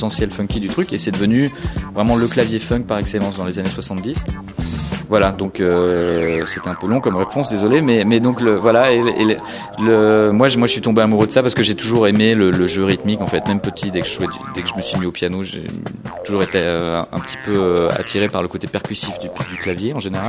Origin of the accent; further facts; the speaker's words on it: France; now in United States; Donc, même si avant tout, je suis français, j'ai toujours eu un petit peu cette différence, quoi. Et ça s'est amplifié avec les déménagements, bien sûr.